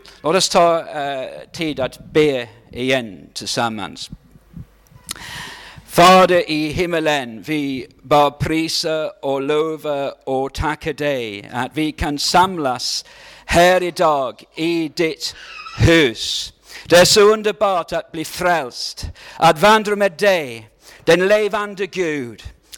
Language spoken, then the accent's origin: Swedish; Wales, United Kingdom; Swedish is a second language; now in Sweden; Jag kommer från Wales i Storbritannien.